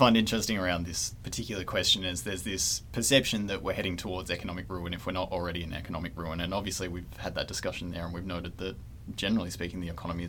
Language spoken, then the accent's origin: English; Western Australia, Australia; this contentious relationship with the Federation, owing to the fact that we have a lot of wealth and we're obviously distant from the East Coast. Famously, Lang Hancock tried to get us out of it